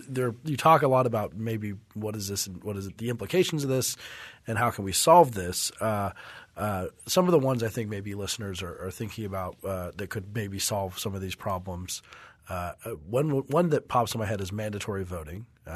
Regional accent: Colorado, United States; in my home state of Colorado, I think we had 1 year of government required

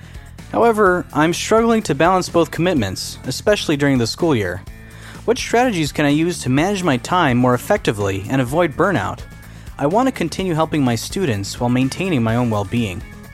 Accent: San Francisco, California, United States; from San Francisco.

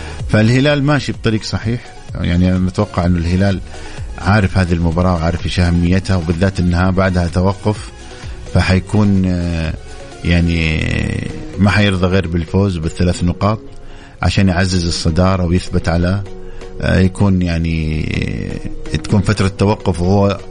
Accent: Saudi Arabia; الكرة عندنا في الخليج وفي السعودية أنه نحب الطريقة البرازيلية

